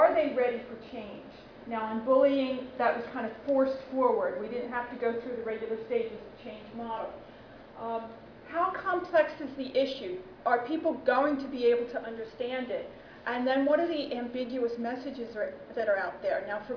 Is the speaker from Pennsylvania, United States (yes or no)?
yes; Philadelphia, Pennsylvania, United States; accent: Philadelphia; because usually when I say bullying, I don't know, my Philadelphia accent, people say bowling.